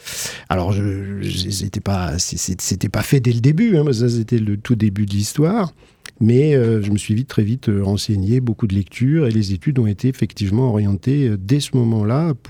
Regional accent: Mirecourt, Grand Est, France; Mirecourt, bah, c'est là où j'ai grandi, c'est là où j'ai passé mon adolescence, jusqu'à venir faire des études médicales à Nancy.

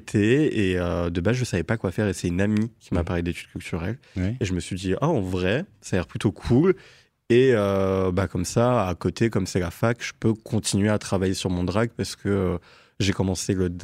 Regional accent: Grand Est, France; moved away as an adult; now in Nancy, France; je suis arrivé sur Nancy parce que donc de base, je suis de Champagne-Ardenne et je suis arrivé ici pour les études.

